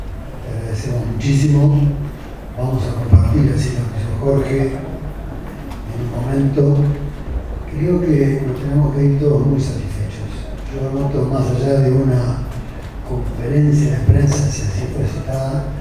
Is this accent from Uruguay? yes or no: yes; Uruguay; sino como un uruguayo más, gracias